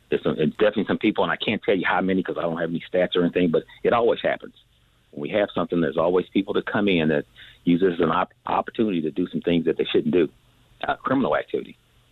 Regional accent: Midwest, United States; I'm a black male, born and raised in the Midwest.

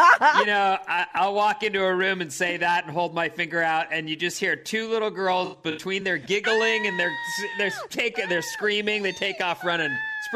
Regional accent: Victoria, British Columbia, Canada; I'm from Victoria. It's Victoria on Vancouver Island, BC, Canada.

